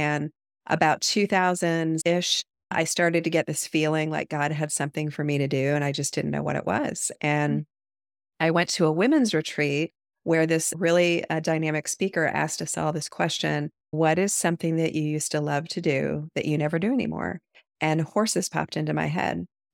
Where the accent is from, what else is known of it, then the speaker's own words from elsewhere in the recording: Ohio, United States; So I grew up in Ohio in a really nice home that my dad was a very successful businessman